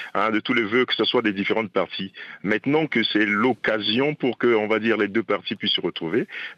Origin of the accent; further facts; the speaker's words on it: Central African Republic; Oh non, mais en tant que Centrafricain, on ne peut pas être contre un dialogue.